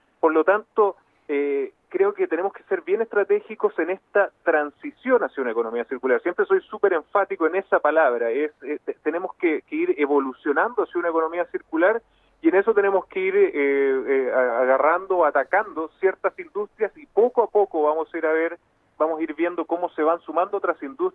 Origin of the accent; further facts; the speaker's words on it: Tarapacá, Chile; particularmente tres riquezas que están aquí en mi tierra, en Tarapacá.